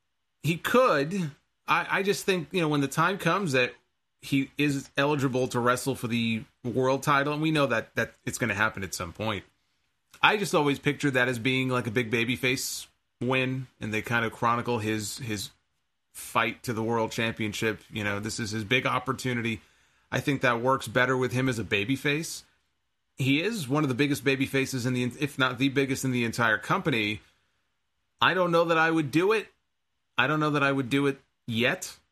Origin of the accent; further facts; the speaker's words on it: New York, United States; It's all the same to me. I'm from New York.